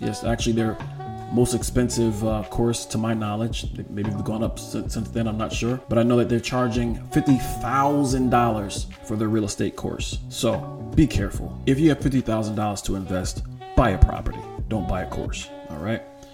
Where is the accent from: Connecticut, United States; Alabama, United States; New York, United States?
Connecticut, United States; Waterbury; also born or lived in Meriden; now in New Haven, United States; New Haven County is where I know more about, because once again, that's where I'm born and raised. And you know what? We'll drill it down even more. I was born and raised in Waterbury